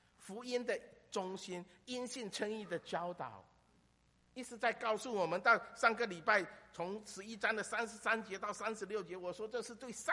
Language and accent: Chinese; Fujian, China; 我是福建人，福建人有福建人的特点，不单单只是这个口音